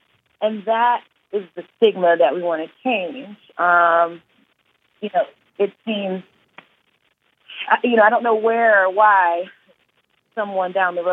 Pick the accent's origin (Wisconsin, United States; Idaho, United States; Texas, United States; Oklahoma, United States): Texas, United States; Houston; So, yeah, like you said, I'm from Houston. My family is from Jamaica, and so braids are super common.